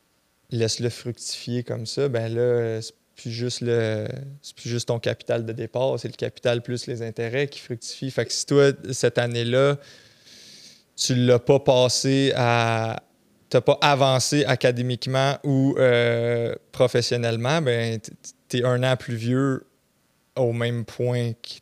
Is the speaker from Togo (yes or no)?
no; Saint-Jean-sur-Richelieu, Quebec, Canada; born there; moi, je suis né à Saint-Jean-sur-Richelieu.